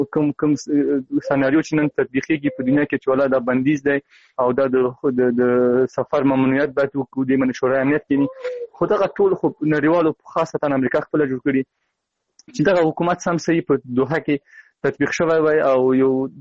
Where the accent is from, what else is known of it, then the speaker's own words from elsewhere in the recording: Afghanistan; مونږ د افغانستان یو وګړي